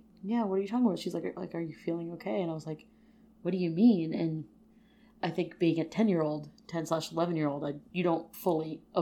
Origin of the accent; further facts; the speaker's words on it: Connecticut, United States; So I'm from Connecticut. So it's right there.